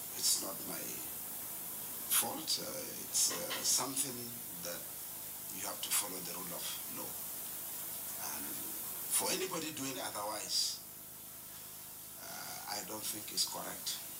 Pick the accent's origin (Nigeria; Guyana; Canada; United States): Nigeria; North East; I am from Northeast.